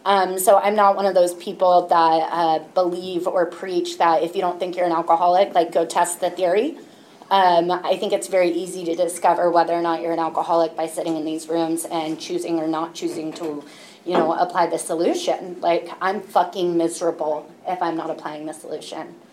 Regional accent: Mountain View, California, United States; When you get sober at 19 and I grew up in Mountain View, it's kind of hard to get your hands on alcohol.

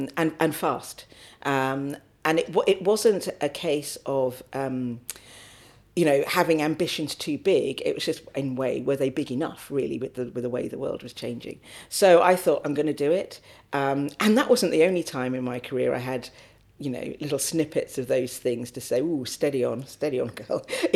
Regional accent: Balham, London, United Kingdom; I was a little girl. I grew up in Balham and had ambitions to be a judge, actually, rather than a lawyer.

